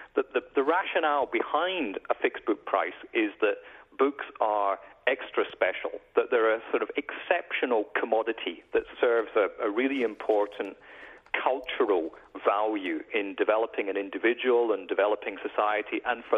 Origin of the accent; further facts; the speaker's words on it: Scotland, United Kingdom; I'm Scottish, you know, the country that gave the world Adam Smith and the Wealth of Nations.